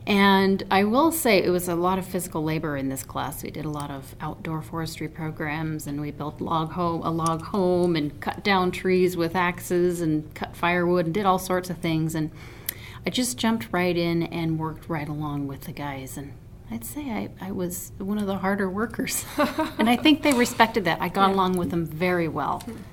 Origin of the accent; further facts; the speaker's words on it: Deming, Washington, United States; I grew up in the northwest corner of Washington State in a logging community. The town is called Deming, Washington, and we're probably only known for our log show.